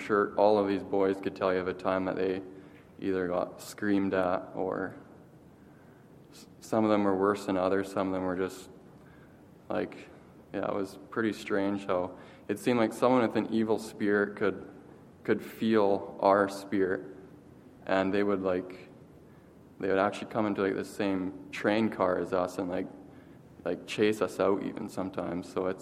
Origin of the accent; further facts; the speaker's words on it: Bow Island, Alberta, Canada; I'm from Bow Island, Alberta.